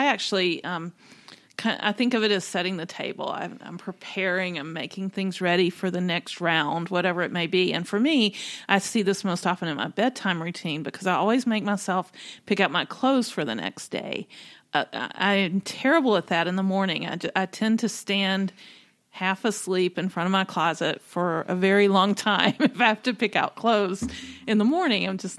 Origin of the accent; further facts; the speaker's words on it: Natchez, Mississippi, United States; It struck me that it said Natchez, Mississippi.